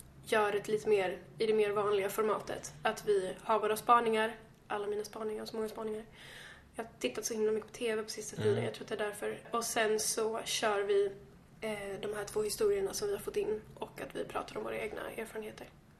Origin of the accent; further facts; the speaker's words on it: Dalarna County, Sweden; accent: dalmål; försöka att inte prata så jättemycket dalmål som jag alltid gör.